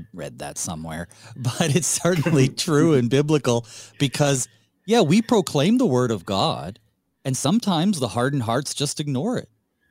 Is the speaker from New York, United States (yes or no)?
no; North Carolina, United States; Kind of like my hometown, Western North Carolina.